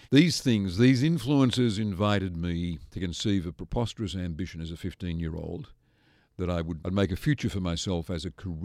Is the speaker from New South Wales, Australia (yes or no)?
yes; South Matraville, New South Wales, Australia; I recall growing up in South Matraville on a new release area, fibro house, outside toilet, no sewerage. They collected the pan twice a week. It was a working class household. My father was a train driver